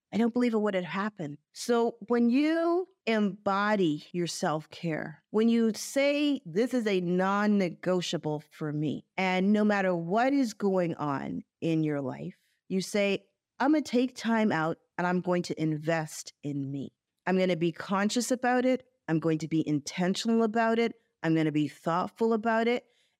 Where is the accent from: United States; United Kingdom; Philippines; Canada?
Canada; Growing up in Canada, I learned how to speak French.